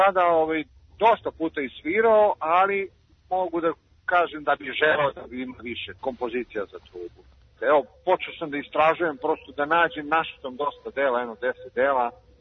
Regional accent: Serbia; mi smo Srbi.

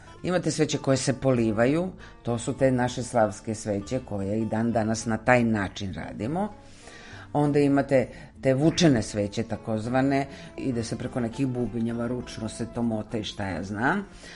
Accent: Belgrade, Serbia; ja sam Beograđanka.

